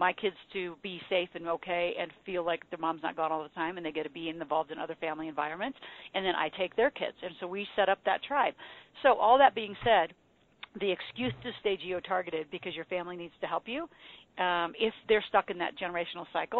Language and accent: English; Nebraska, United States; hey, I'm from Nebraska.